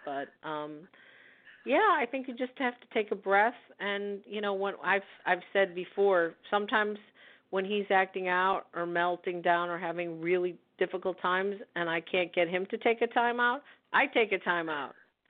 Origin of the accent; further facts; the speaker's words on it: Philadelphia, Pennsylvania, United States; It's just … if you see it, it says I'm from Philly